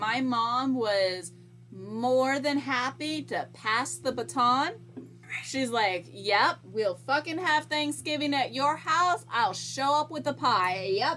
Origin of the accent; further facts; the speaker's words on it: Virginia, United States; I grew up in Virginia, which is a southern ass motherfucking state, and we call it stuffing.